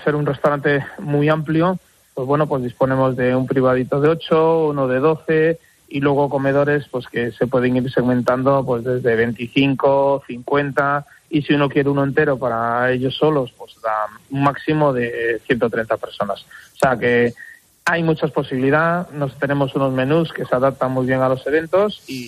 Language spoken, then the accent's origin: Spanish; Galicia, Spain; a pesar de que somos gallegos, podemos disfrutar de arroces